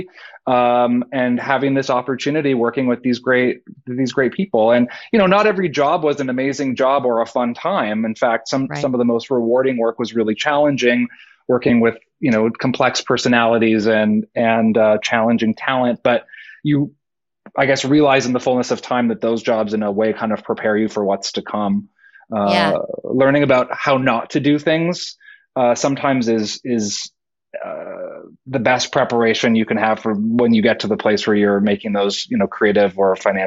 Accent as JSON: {"language": "English", "region": "Ontario", "country": "Canada", "tie": "born or raised there", "said": "So growing up outside of Toronto, I was always very involved in community theater."}